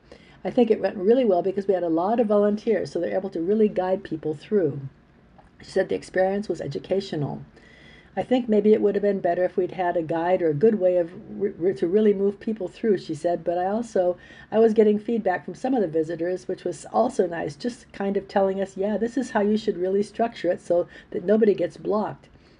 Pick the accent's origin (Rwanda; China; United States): United States; Mooresville, Indiana; I actually grew up in the Mooresville area, kind of Indianapolis area … I'm from Indy, but I went to school in Mooresville, so that's where all of my friends and family kind of have their ties.